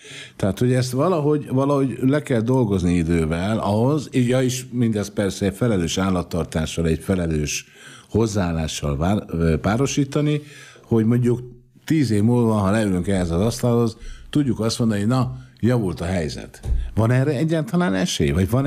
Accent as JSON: {"language": "Hungarian", "town": "Miskolc", "region": "Borsod-Abaúj-Zemplén", "country": "Hungary", "tie": "born or raised there", "said": "én Miskolcon nőttem fel, messze nem volt ennyi állat gyerekkoromban a házakban, mint ma."}